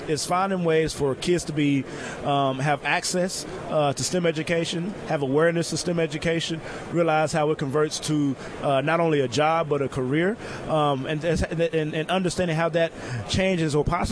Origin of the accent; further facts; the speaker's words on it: Mahia, United States; also born or lived in Dallas; every community that I've been a part of, whether it's Dallas, my hometown of Mahia, whether it's Pittsburgh where I played, or Jacksonville.